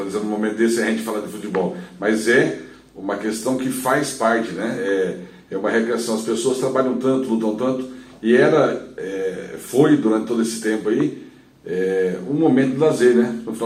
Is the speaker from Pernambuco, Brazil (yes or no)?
no; Corumbá, Mato Grosso do Sul, Brazil; A minha terra, Corumbá, é um celeiro de jogadores, sempre foi